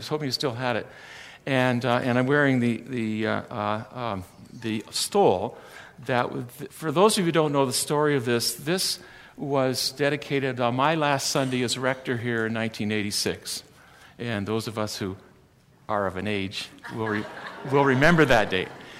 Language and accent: English; London, Ontario, Canada; when I was growing up in London, we had two stations, CFPL in London, and you had CKCO in Kitchener, and nothing else.